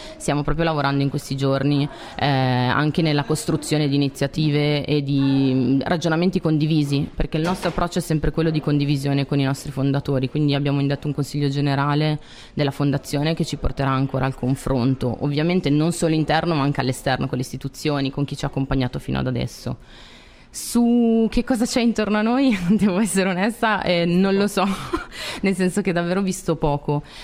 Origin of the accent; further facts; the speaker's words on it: Milan, Lombardy, Italy; Milano è una città bellissima, detta da milanese